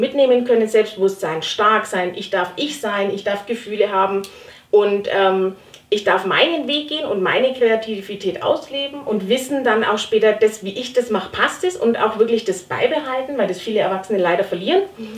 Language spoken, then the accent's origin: German; Schwarzenbach an der Saale, Bavaria, Germany; also born or lived in Fulda; ich bin 37 Jahre alt, geboren bin ich in Fulda in Hessen und bin dann mit meiner Familie wieder zurückgezogen ins schöne, beschauliche Schwarzenbach-Saale bei Hof. Da sind unsere ganzen Verwandten und da habe ich dann auch meine Kindheit und Jugend verbracht